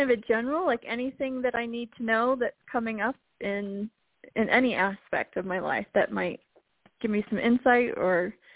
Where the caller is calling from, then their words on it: Colorado, United States; from Colorado.